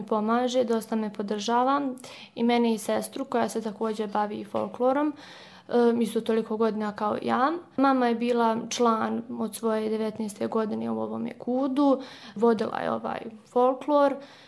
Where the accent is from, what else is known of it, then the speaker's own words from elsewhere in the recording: Pale, Republika Srpska, Bosnia & Herzegovina; rodom sam sa Pala. Idem u osnovnu školu, 9. sam razred.